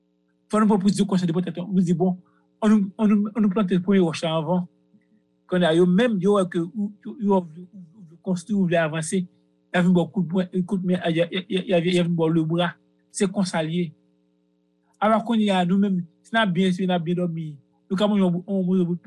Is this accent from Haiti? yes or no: yes; Haiti; parce que moi, je suis un haïtien lié, comme tout haïtien.